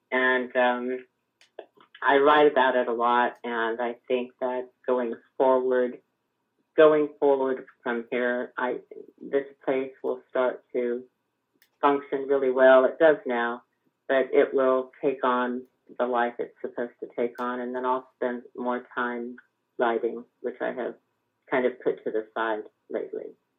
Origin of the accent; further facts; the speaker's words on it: Lake Arrowhead, California, United States; I grew up in Lake Arrowhead, California, if you're familiar with that area.